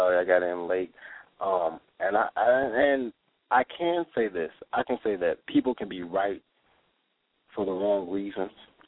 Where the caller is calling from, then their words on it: Chicago, Illinois, United States; From Chicago.